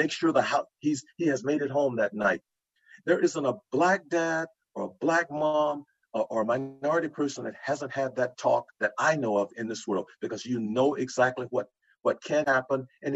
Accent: Louisiana, United States; Growing up in Louisiana, my grandmother raised me.

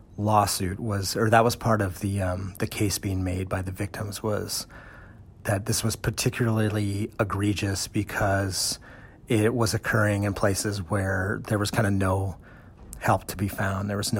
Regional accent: Alaska, United States; I'm an Alaskan. I'm from Southeast Alaska. I grew up in a small community

